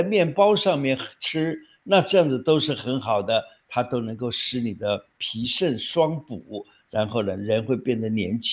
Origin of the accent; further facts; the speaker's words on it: China; 我们中国人最麻烦的地方就是因为营养这个动词呢是说对人好